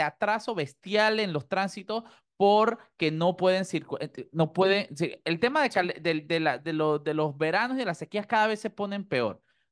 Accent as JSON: {"language": "Spanish", "country": "Panama", "said": "lo más sano que podemos hacer como panameños es decir, sí, estamos mal"}